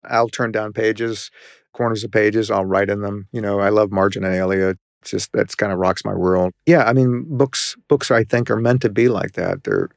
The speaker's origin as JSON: {"language": "English", "town": "Richmond", "region": "Virginia", "country": "United States", "tie": "born or raised there", "said": "I grew up in Richmond, Virginia. When I was born, segregation was legal in Virginia."}